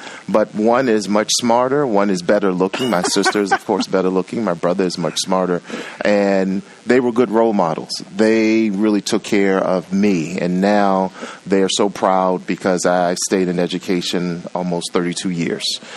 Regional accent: Washington, District of Columbia, United States; But I'm a Washingtonian. I grew up in Washington, D.C., went to school in public schools, loved it, had two working parents

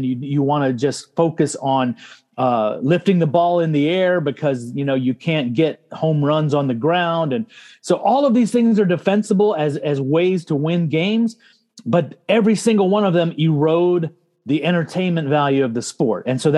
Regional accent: Georgia, United States; Yeah, I mean, I grew up in Georgia.

